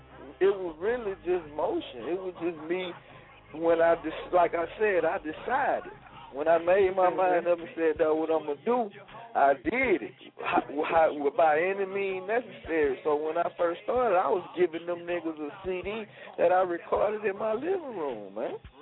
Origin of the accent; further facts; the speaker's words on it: Mobile, Alabama, United States; I born and raised in Mobile, Alabama, and Pritchett, Alabama, man.